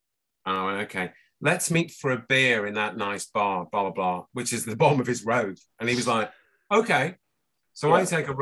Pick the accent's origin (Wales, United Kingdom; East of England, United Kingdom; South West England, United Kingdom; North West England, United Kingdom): North West England, United Kingdom; Liverpool; I'm from Liverpool. It's about 40 miles where I'm from. So we speak the same kind of language.